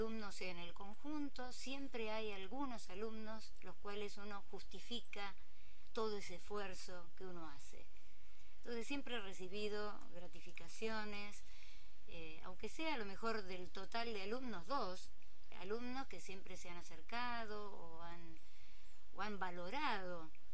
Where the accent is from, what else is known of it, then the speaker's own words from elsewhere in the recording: Mercedes, Buenos Aires Province, Argentina; now in La Plata, Argentina; Me vine desde Mercedes, provincia de Buenos Aires.